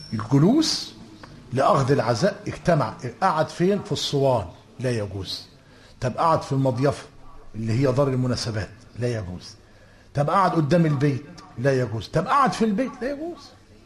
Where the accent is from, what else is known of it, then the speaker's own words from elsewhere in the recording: Egypt; انا مش غريب عن مصر، ده انا من مصر ومن قريه كان فيها من البدع ما لا يخطر لك على بال.